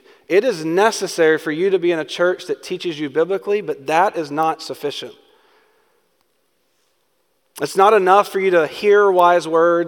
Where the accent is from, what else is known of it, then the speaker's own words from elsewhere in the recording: Georgia, United States; Now, I'm from Georgia, so I have a little struggle communicating some of that to you.